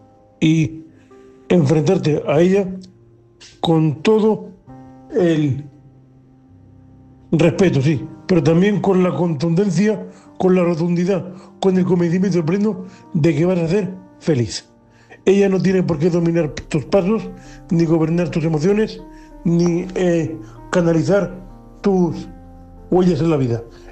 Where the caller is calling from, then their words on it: Alcantarilla, Region of Murcia, Spain; de Murcia, un hombre invidente de Alcantarilla.